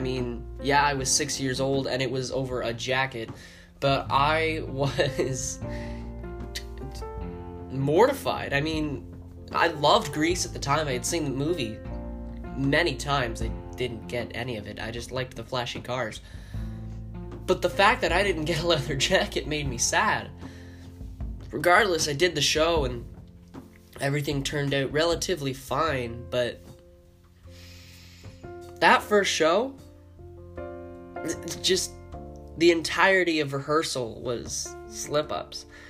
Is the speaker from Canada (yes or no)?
yes; Simcoe, Ontario, Canada; performed on stage at a small little theater in my hometown of Simcoe.